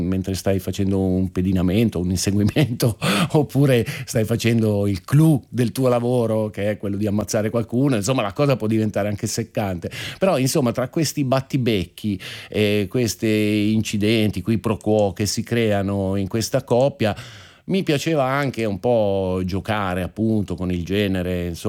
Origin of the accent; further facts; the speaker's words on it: Milan, Lombardy, Italy; mi dispiace un po' da milanese vederla ridotta a una caricatura